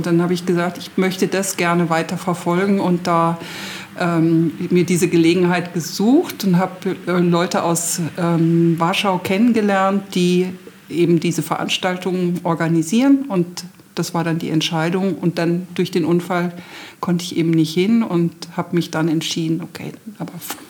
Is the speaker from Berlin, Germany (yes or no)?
no; Bonn, North Rhine-Westphalia, Germany; born there; also born or lived in Hesse / Northern Germany; now in Regensburg, Germany; Und ich bin geboren in Bonn, dann habe ich in Hessen gewohnt, dann habe ich in Norddeutschland gewohnt